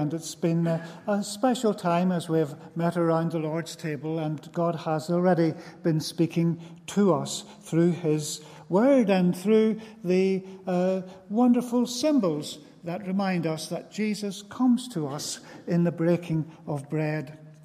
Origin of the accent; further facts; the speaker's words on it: Ballymena, Northern Ireland, United Kingdom; I'm from Ballymena and we're well used to shochs and lochs.